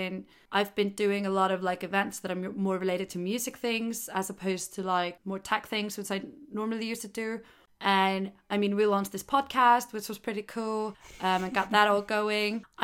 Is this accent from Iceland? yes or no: yes; Iceland; now in London, United Kingdom; See, I come from Iceland, so I have such a, like, a different experience.